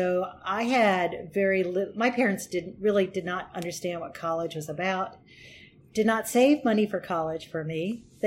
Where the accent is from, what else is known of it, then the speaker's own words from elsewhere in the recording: Avoca, Pennsylvania, United States; went to first grade in Avoca, and that was our kind of our base for, so Pennsylvania was sort of my home state, and that's why I went to Penn State.